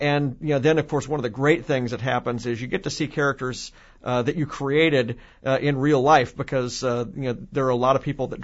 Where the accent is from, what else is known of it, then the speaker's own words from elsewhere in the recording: Memphis, Tennessee, United States; At a convention in Memphis, my hometown, a couple of years ago